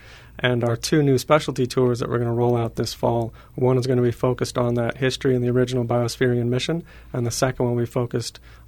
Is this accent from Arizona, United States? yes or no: yes; Tucson, Arizona, United States; So I grew up in Tucson. I was an undergraduate at the University of Arizona.